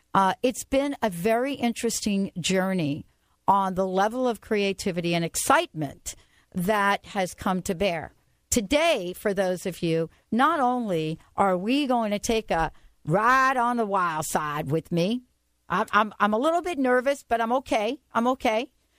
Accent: New York, United States; Remember, I grew up in the Bronx, just to kind of, you know, remind you of that.

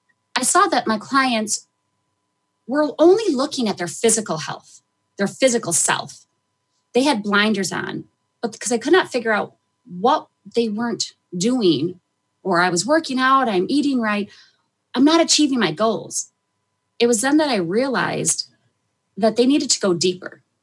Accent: Midwest, United States; I'm a Midwesterner, not loving being a Midwesterner right now with all the snow that we've been getting.

